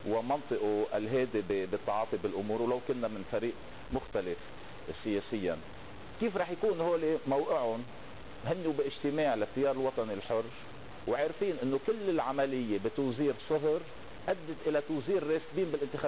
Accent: Lebanon; عندنا بلبنان

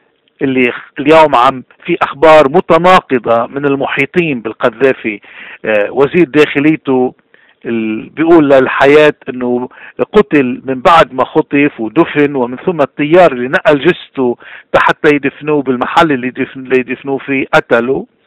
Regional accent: Lebanon; اليوم نحن ما قدرنا ننتقم من القذافي ولا حاولنا كلبنانيين

